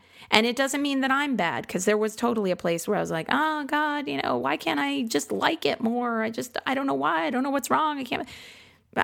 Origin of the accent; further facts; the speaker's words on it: Midwest, United States; now in Austin, United States; I grew up in the Midwest and I thought I could handle the humidity in Austin.